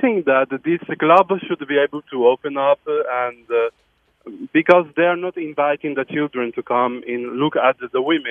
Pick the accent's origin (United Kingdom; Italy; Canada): Italy; I'm from Italy.